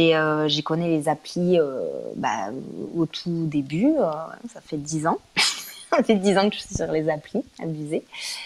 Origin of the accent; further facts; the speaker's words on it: Toulouse, Occitanie, France; Enfin, avec mon accent, donc je viens de Toulouse.